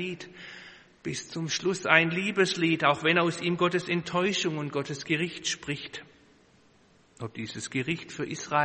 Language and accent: German; Tübingen, Baden-Württemberg, Germany; Ganz in der Nähe von Tübingen, wo ich aufgewachsen bin